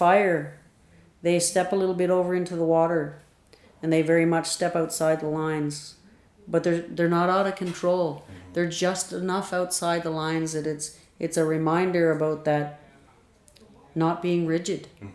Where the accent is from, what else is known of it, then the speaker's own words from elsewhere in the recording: Newfoundland and Labrador, Canada; I grew up in Newfoundland, and my last name's a weird last name, and everybody knew my dad was an Indian